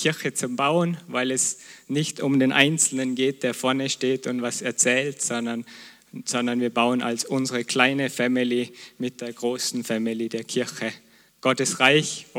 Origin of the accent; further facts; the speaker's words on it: Vorarlberg, Austria; Ich meine, Gott ist sich doch im Klaren, dass er mich als Vorarlberger geschaffen hat.